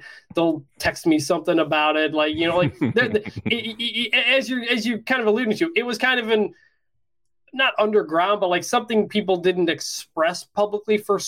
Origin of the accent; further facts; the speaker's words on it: Detroit, Michigan, United States; the only sports I cared about were the Detroit Red Wings growing up in Detroit.